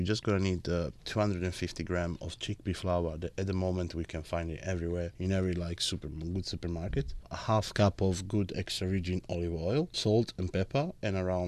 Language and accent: English; Sicily, Italy; English is a second language; one of the recipes where I grew up in Sicily is called panelle.